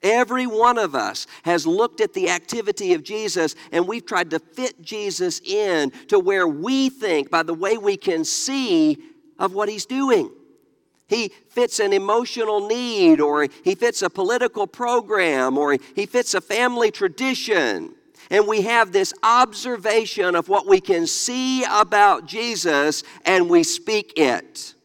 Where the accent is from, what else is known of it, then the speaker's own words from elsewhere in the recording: Mississippi, United States; I'm from Mississippi. That makes sense to me.